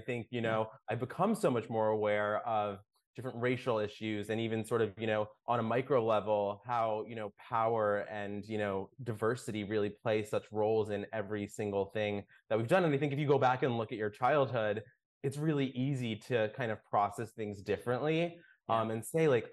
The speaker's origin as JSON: {"language": "English", "country": "United States", "said": "But I think also my journey as an Indian American, I think is very different than even other people my age."}